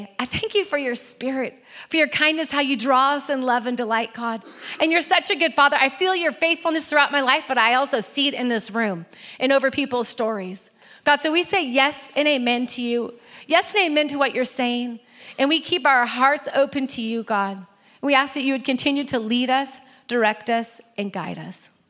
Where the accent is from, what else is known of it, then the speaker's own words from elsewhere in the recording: California, United States; I grew up in Northern California on the coast, and it rained all the time.